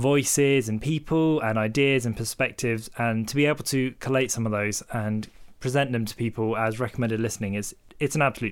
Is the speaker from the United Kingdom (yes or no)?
yes; Hythe, South East England, United Kingdom; born there; Yeah, so I would normally tell people I was born in Southampton because not a lot of people know where Hythe is, but I was actually born in Hythe, which is, of course, just across the water from Southampton.